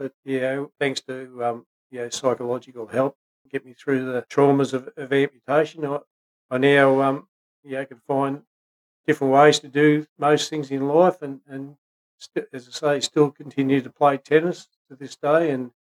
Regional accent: Albury, New South Wales, Australia; moved away as an adult; I was born in Albury, and I was at school, right through school there, and left in 1970 to start Steelworks at Wollongong

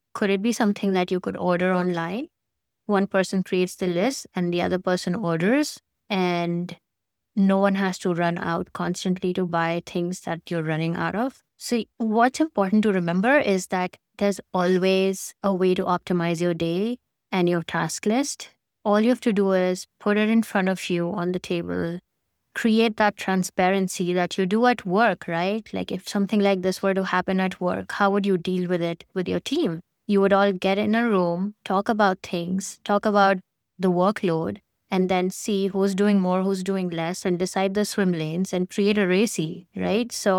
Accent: India; Listen, I grew up in India.

